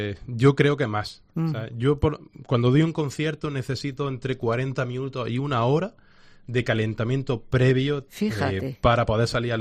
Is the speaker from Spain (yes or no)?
yes; Baza, Andalusia, Spain; born or raised there